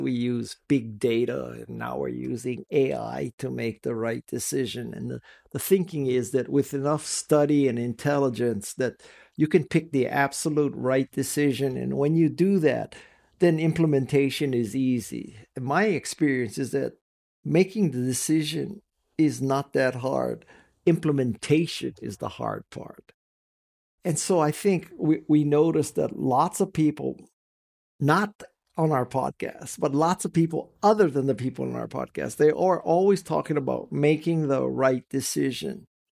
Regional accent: Kalihi Valley, Hawaii, United States; we come from a lower middle class family in Hawaii. If any of you are from Hawaii, we're from Kalihi Valley.

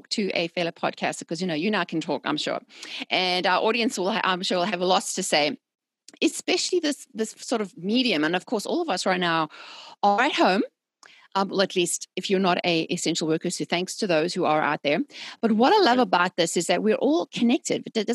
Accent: South Africa; I'm South African and I've lived through apartheid and a lot of ups and downs politically.

